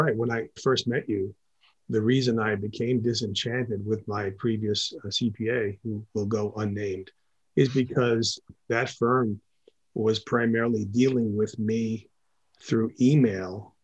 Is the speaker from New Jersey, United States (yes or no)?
yes; New Jersey, United States; now in Las Vegas, United States; I'm from Jersey. 44 years ago, I moved out to Las Vegas.